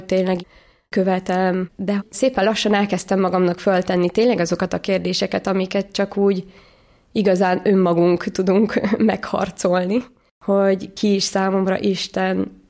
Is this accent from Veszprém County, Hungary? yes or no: no; Zala, Hungary; Keresztény családban nőttem föl, 5 vagyunk testvérek, egyedüli lány vagyok. Zalában nőttem föl, de a szüleim azért telepedtek le Homokkomáromban